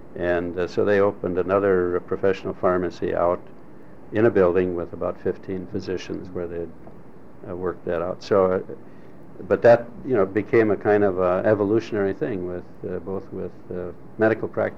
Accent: Milwaukee, Wisconsin, United States; I was born and raised in Milwaukee. I went to a parochial school, St. Anne's Grade School, and then Marquette University High School.

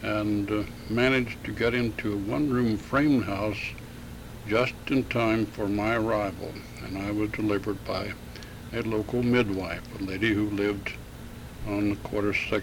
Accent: Oklahoma, United States; born there; I was born in Oklahoma, August the 23rd, 1902. In the country, on a farm

